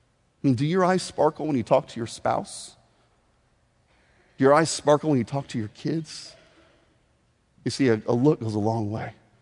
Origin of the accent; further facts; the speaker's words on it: Indiana, United States; Now, growing up in Indiana, there are a lot of weird towns in Indiana. I lived in a place called Paradise for a number of years.